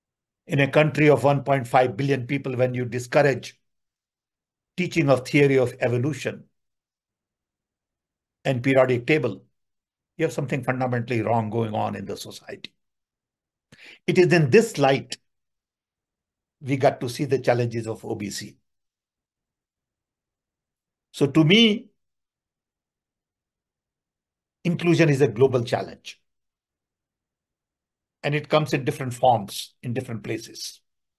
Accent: Odisha, India; born there; I'm 82 years old. I was born in a small little tribal village in Orissa. Naturally, no electricity, no water, running water, no nothing, no hospital, no pharmacy, no doctor.

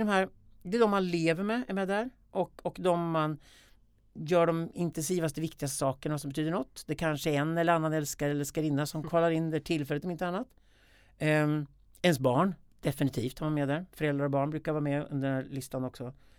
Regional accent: Sweden; jag är uppvuxen i en svensk småstad

